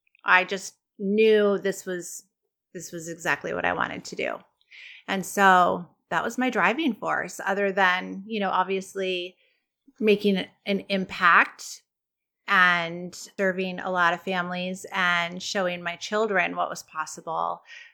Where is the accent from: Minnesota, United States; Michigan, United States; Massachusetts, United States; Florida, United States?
Michigan, United States; I am actually from West Michigan.